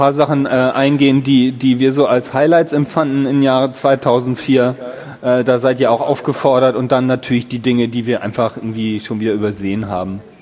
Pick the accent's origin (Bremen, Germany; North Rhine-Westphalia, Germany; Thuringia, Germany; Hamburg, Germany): Hamburg, Germany; hallo, Naron, ich komme aus Hamburg.